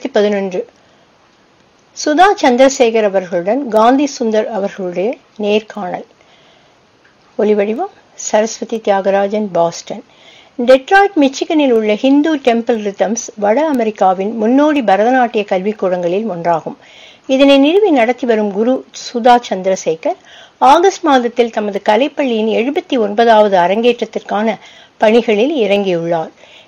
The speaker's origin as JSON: {"language": "Tamil", "town": "Mumbai", "region": "Maharashtra", "country": "India", "tie": "born or raised there", "also_born_or_lived": "Chennai", "said": "நான் சென்னையில் பிறந்து மும்பையில் வளர்ந்தேன்."}